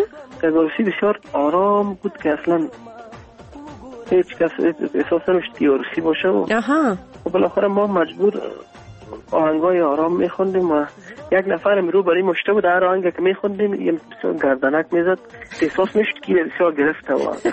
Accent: Afghanistan; از افغانستان هستم

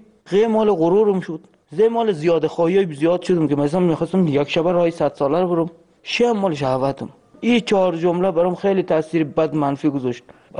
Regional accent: Afghanistan; moved away

